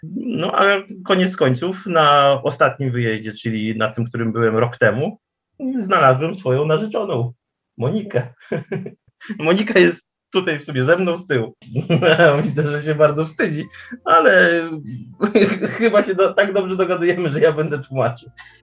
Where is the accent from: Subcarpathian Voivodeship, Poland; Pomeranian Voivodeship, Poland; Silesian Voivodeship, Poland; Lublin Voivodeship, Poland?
Lublin Voivodeship, Poland; Ja jestem z małej wsi pod Lublinem.